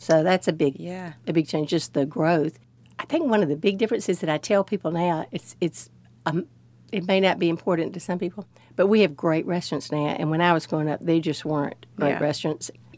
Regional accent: Athens, United States; I grew up on Deering Street. My grandmother lived a block up the street. I had cousins on the street.

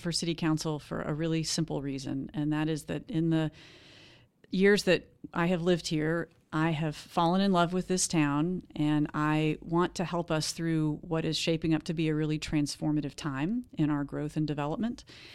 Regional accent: Atlanta, Georgia, United States; now in Asheville, United States; So I came from Atlanta, Georgia. I'm an Atlanta native, but Atlanta is a really big city.

